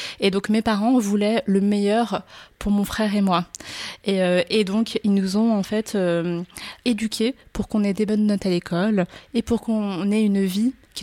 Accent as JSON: {"language": "French", "town": "Paris", "region": "Île-de-France", "country": "France", "tie": "born there", "said": "Mes parents sont d'origine chinoise. Ils viennent de la ville de Wenzhou, dans la région de Zhejiang, au sud de Shanghai. Et je suis née à Paris."}